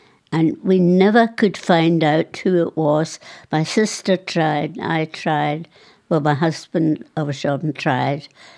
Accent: Dortmund, North Rhine-Westphalia, Germany; born there; English is a second language; I was born in Dortmund, Germany, unfortunately.

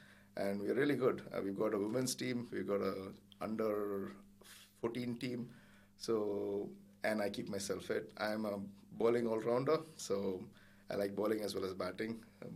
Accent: India; moved away as an adult; I'm originally from India. I kind of came into this country in 2008-09.

